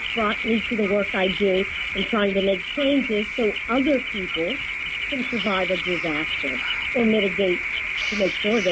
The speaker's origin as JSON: {"language": "English", "town": "Little Egg Harbor Township", "region": "New Jersey", "country": "United States", "said": "I'm from the Little Egg Harbor Township, New Jersey."}